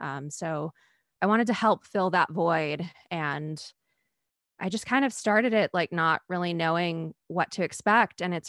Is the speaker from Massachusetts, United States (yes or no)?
no; Maine, United States; And it's funny because like I cover stories from like Maine and New England, which I'm from Maine.